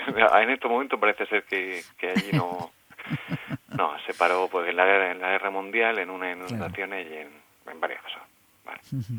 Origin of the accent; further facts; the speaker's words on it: Algezares, Region of Murcia, Spain; now in Lorquí, Spain; La verdad, yo no soy de Ceutí, soy de Algetares, pero resido en Lorquí.